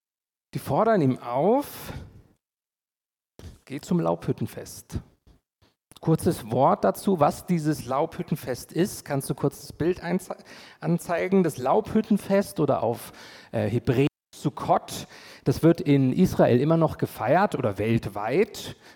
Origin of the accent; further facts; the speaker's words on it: Nuremberg, Bavaria, Germany; ich bin in Nürnberg aufgewachsen, in den Vorort Stein zur Schule gegangen. Und ich hatte immer auch das in diesem Christlichen aufgewachsen, vieles auch aus Überzeugung getan, bis dann auch meine Bekehrung kam und mich richtig für Jesus entschieden habe.